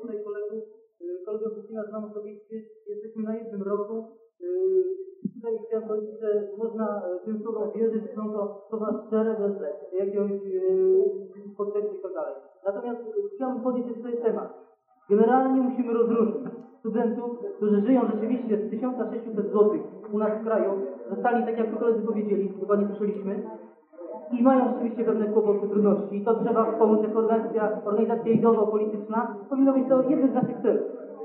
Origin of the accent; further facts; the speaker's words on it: Lublin, Lublin Voivodeship, Poland; jestem z Lublina